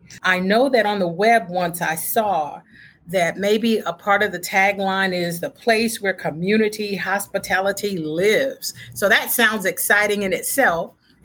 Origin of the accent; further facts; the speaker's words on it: Williamston, North Carolina, United States; You know, I grew up in Williamston, North Carolina, which is East Coast, North Carolina, so I know all about New Bern.